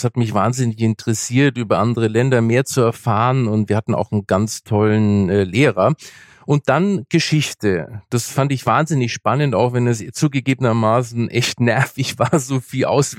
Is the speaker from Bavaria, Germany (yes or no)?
yes; Nuremberg, Bavaria, Germany; Ja, ich komme ja aus Nürnberg und da liegt Playmobil vor der Tür.